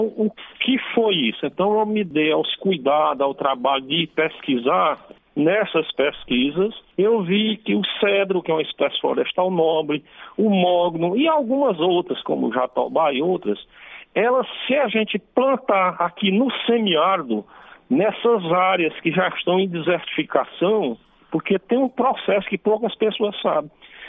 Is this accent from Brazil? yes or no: yes; Northeast Region, Brazil; E eu sou uma pessoa preocupada com o nosso ambiente, com o meu Nordeste, porque eu sou nordestino.